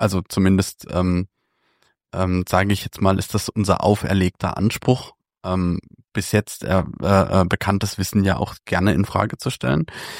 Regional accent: Germany

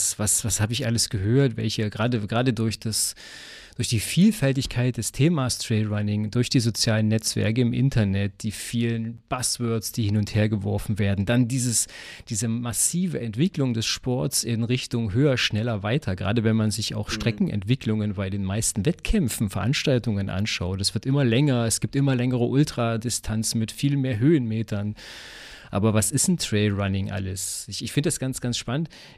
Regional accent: Thuringia, Germany; Ich komme aus Thüringen, da habe ich auch keine hohen Berge. Ein bisschen Berge haben wir, aber keine sonderlich hohen Berge.

